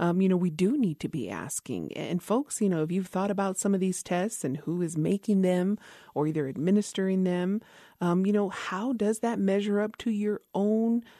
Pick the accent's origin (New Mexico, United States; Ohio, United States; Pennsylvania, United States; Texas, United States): New Mexico, United States; Isleta Pueblo; from Isleta Pueblo, and thank you for joining us.